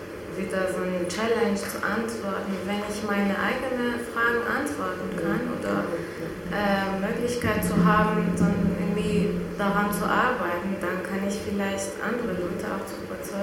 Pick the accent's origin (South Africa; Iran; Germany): Iran; Ich komme aus dem Iran, also total ähnliche Situation, was gerade da los ist.